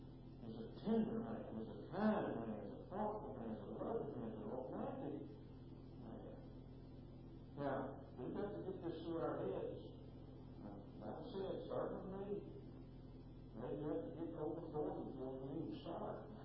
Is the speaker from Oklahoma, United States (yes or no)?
no; Kentucky, United States; I grew up in Fort County, Kentucky, and they knew the business from that in Franklin County.